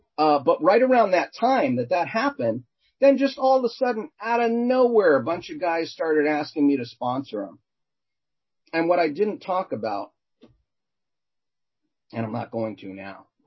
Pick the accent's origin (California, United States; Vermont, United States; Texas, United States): California, United States; you know, we're from Southern California.